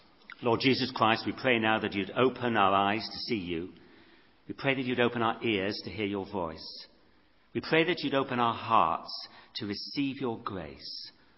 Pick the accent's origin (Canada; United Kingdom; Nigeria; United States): United Kingdom; Now, as a British person, to my mind, that wasn't fair.